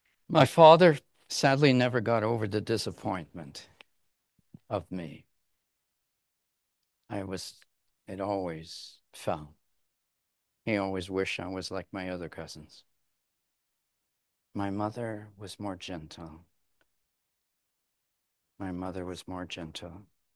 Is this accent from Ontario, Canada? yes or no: yes; Kapuskasing, Ontario, Canada; I remember on one occasion when I visited my hometown and visited a man that was interested in the gospel, and unbeknownst to me, he worked with my father in the same pulp and paper mill up there in Kapuskasing in northern Canada.